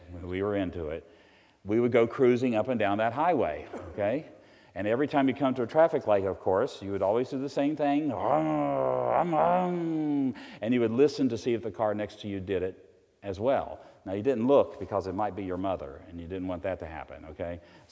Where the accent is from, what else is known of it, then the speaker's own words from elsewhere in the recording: Roanoke, Virginia, United States; I grew up in Roanoke, Virginia. I'm a hillbilly from Southwest Virginia. Proud of it.